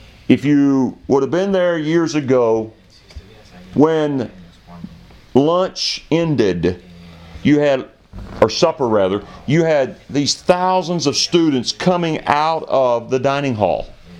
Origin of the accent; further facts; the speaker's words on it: Sumter, South Carolina, United States; before I left to go back home to Sumter, South Carolina